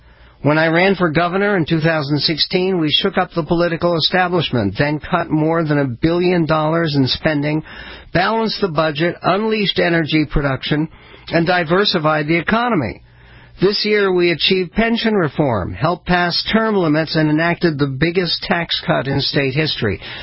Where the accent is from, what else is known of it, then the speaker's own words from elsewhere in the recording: Arthur, North Dakota, United States; My hometown, Arthur, North Dakota, is a small farming community where woke was something you did at 5 a.m.